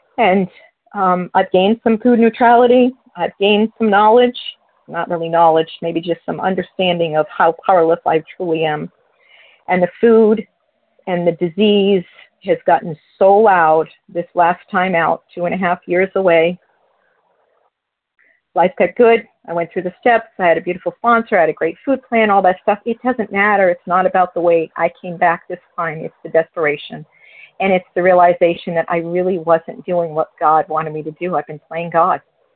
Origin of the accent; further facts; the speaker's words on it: New Hampshire, United States; I'm from New Hampshire